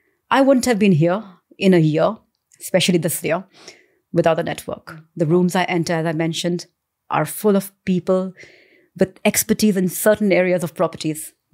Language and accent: English; India; born there; Because I'm an Indian by, you know, my birth, we gravitate towards buying property, buying gold